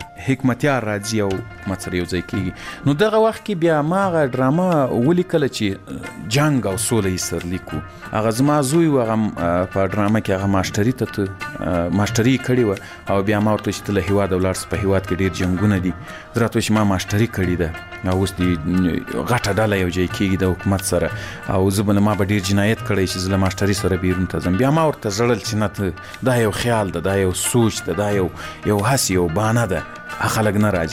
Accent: Ghazni, Afghanistan; ځکه زه له غزنی څخه یو دوه درې کسان وو

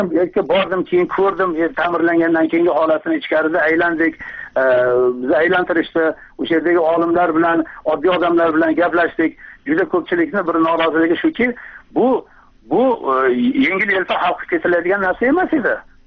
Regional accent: Kokand, Fergana Region, Uzbekistan; Men o'zim mana Qo'qonlikman, Qo'qon atrofidagi qishloqlarda turaman. U yerda ko'p qarindoshlarimiz bor.

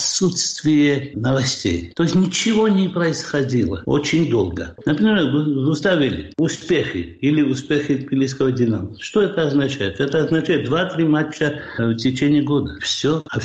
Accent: Georgia

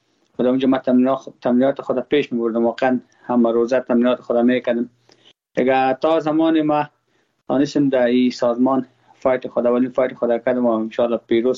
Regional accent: Afghanistan; ما افغان هستم.

